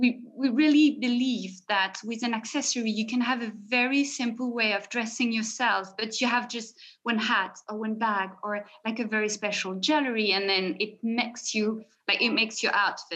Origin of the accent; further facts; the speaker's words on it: France; now in Paris, France; I'm the founder of this brand, accessory brand in Paris. I'm French. I'm 44. And I grew up in France.